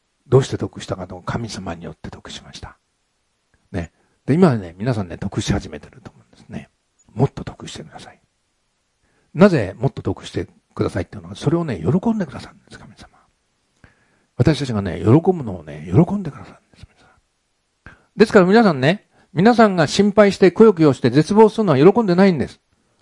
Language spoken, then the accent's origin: Japanese; Gotanda, Tokyo, Japan; 私ね、五反田で生まれたん。ね。で、選んだわけじゃないんですね。選んだわけじゃないんだけど、五反田のですね、石瀬の石の事務所は、私の生まれたところからね、200メートルぐらいのところなの。ふるさとなんですよ。